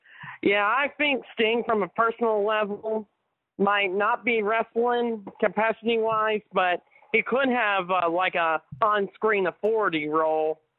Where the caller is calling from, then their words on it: Front Royal, Virginia, United States; from Front Royal, Virginia.